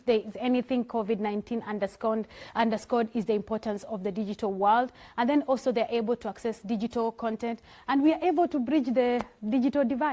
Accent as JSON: {"language": "English", "country": "Kenya", "said": "it's quite tricky because I'm from Kenya."}